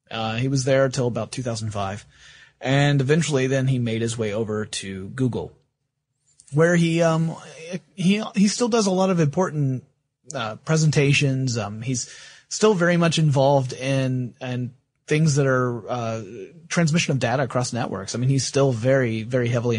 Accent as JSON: {"language": "English", "region": "Bible Belt", "country": "United States", "tie": "born or raised there", "said": "I was brought up in the Bible Belt."}